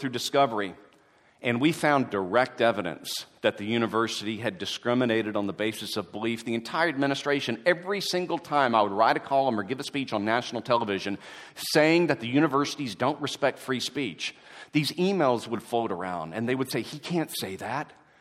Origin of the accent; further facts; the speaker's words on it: Texas, United States; And because I'm from Texas, it was a simple two-word answer: giddy up.